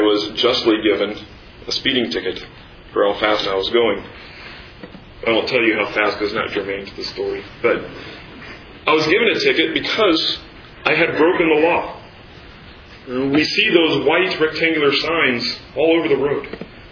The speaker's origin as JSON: {"language": "English", "town": "Kansas City", "region": "Kansas", "country": "United States", "tie": "born or raised there", "said": "As I was studying at a junior college where I grew up in Kansas City, Johnson County Community College"}